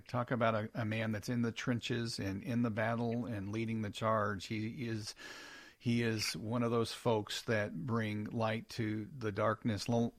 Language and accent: English; Kansas City, Missouri, United States; You're in my home state. I grew up in Kansas City.